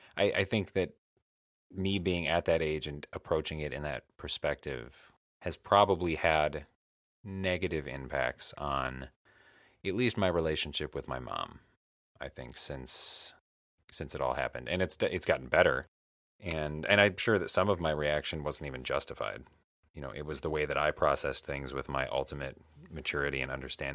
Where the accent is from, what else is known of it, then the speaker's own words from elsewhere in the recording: Michigan, United States; now in Illinois, United States; when I moved from Michigan down to Illinois, that I didn't come back. My plan was to just come down temporarily. And then I just decided, like, home is gone.